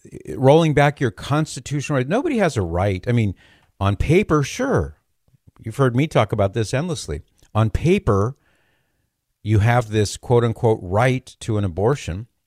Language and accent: English; California, United States; So now let's go to one of the crazy states. My home state, by the way. I love California.